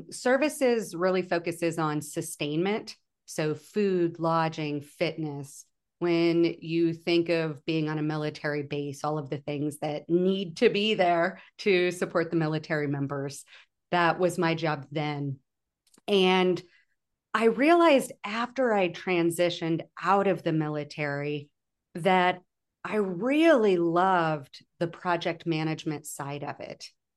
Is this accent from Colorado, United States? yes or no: no; Macon, Missouri, United States; moved away as an adult; I was born and raised in Missouri in a very small town, northern Missouri. It's called Macon. And I spent, the first 17 years of my life there.